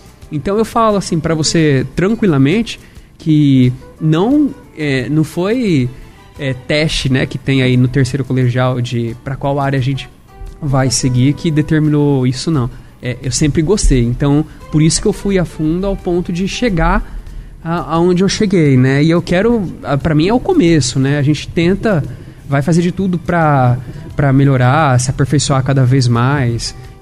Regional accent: Álvares Machado, São Paulo, Brazil; Eu sou de Álvares Machado, cidade vizinha aqui.

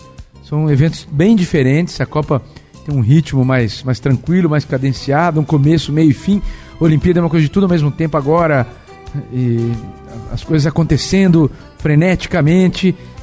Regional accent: Tupã, São Paulo, Brazil; Eu morava em Tupã, eu sou daqui de Tupã, morava perto da rádio

